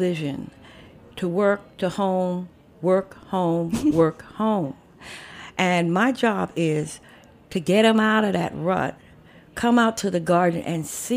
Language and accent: English; Harlem, New York, United States; I was born in Harlem Hospital 57 years ago. And my parents came from South Carolina.